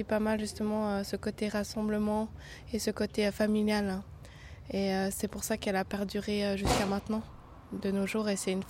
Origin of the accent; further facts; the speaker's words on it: Vietnam; Et en même temps, en tant que Vietnamien, on a ce côté traditionnel que la famille est très important.